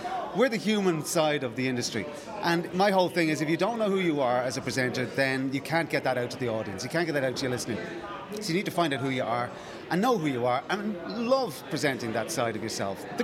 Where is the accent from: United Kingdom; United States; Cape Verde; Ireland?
Ireland; Excuse the language, I'm Irish.